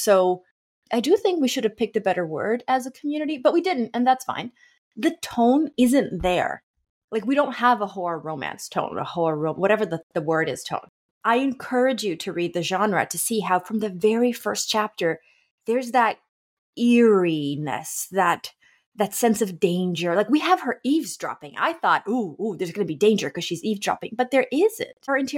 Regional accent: Rio de Janeiro, Brazil; Like I grew up in Rio de Janeiro, Brazil.

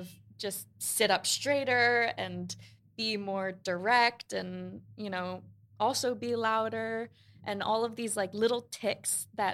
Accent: Queens, New York, United States; Like we grew up in Queens. I was only allowed to stay in Queens.

